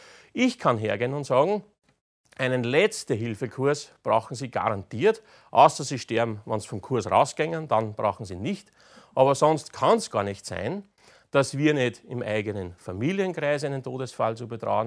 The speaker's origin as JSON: {"language": "German", "region": "Upper Austria", "country": "Austria", "said": "Es gibt zum Beispiel in Oberösterreich, wo ich herkomme, in den Gemeinden so Vereine"}